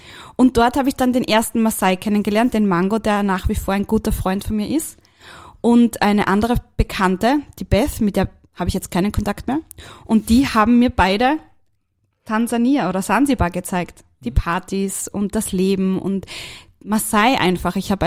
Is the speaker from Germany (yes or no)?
no; Graz, Styria, Austria; Ich komme aus der Steiermark, aus dem schönen Graz, bin dort geboren. Meine Eltern sind Kärntner, das heißt, ich habe auch dort immer viel Zeit verbracht.